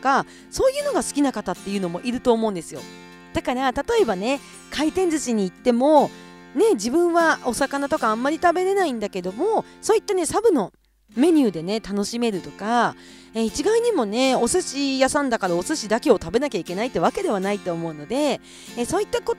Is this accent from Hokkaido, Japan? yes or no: yes; Kushiro, Hokkaido, Japan; 残念ながらね私の地元釧路にはないんですけれども